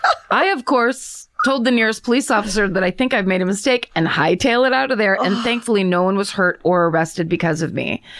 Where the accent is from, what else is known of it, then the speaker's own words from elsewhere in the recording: Claremont, Western Australia, Australia; I grew up in Claremont in Western Australia